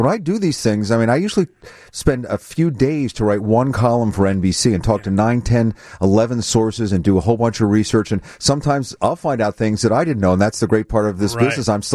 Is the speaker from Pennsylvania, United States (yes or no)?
yes; Philadelphia, Pennsylvania, United States; I grew up in Philadelphia with the Boss Jocks.